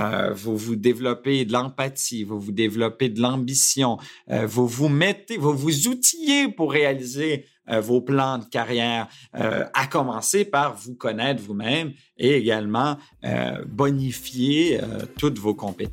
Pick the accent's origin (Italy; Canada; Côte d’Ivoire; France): Canada; Quebec; Il est français d'origine, je suis québécois.